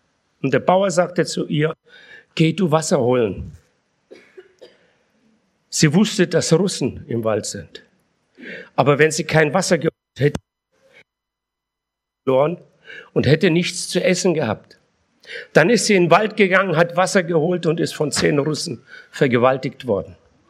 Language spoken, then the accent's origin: German; Poland; born there; ich bin in Polen geboren